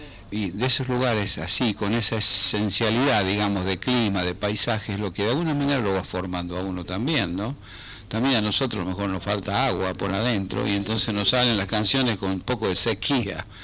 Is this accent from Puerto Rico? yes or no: no; La Rioja, Argentina; born there; yo soy nacido en La Rioja, en la capital de la provincia. Es una provincia que queda al noroeste de Argentina, y tengo una querencia que llamamos nosotros, un pueblito pequeño que se llama Chuquis, que es el lugar donde yo he pasado todos mis veranos de la infancia